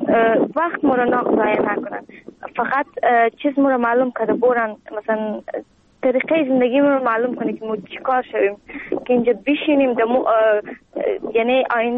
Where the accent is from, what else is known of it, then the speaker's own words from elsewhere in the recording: Afghanistan; now in Greece; از افغانستان آمدیم، در کمپ روسینا زندگی میکنم. یک ساعت از آتین فاصله دارم، نزدیک کمپ تیواس.